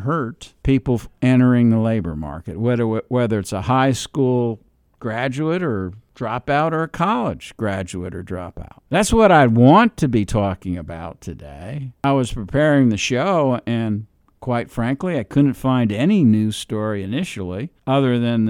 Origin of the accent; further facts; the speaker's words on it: New York City, New York, United States; New York City, and I'm from New York originally, it's been Democrats so long.